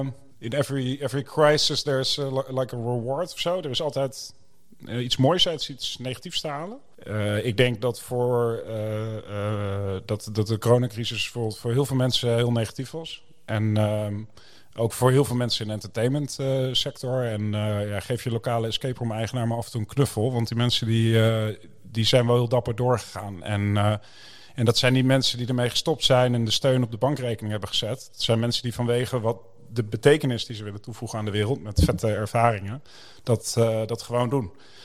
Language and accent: Dutch; Gelderland, Netherlands; Die gevangenis, ik fietste daar 1500 keer in mijn jeugd langs toen ik naar school ging. En ik kom daar ook vandaan. En ik praat geen plat